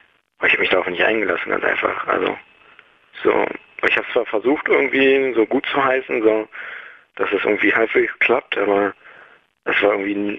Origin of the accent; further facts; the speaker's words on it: Lübben, Brandenburg, Germany; also ich würde lieber da in meiner Heimatstadt bleiben, in Lübben erstmal, also Heimatstadt, da wo meine Heimat ist sozusagen